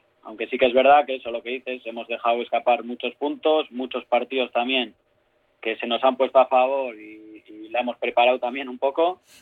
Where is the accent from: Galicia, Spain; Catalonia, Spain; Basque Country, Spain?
Basque Country, Spain; Amorebieta; Bueno, pues lo que has dicho, un chaval de Amorebieta, de la cantera, y que eso, que toda la suerte de jugar pues en el equipo que he visto desde pequeño, ¿no?